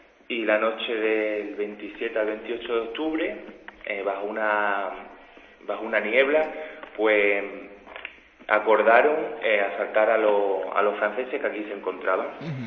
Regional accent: Alcuesca, Extremadura, Spain; Sí, mire, yo también soy de Alcuesca.

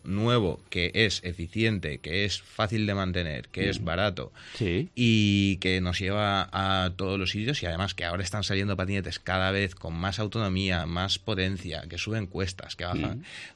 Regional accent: Valencia, Valencian Community, Spain; born or raised there

